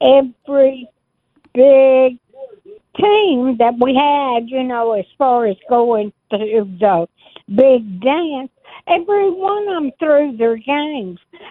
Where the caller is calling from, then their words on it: Dresden, Tennessee, United States; Well, I'm calling you from Dresden, Tennessee. Probably about 8 miles from Martin UTM.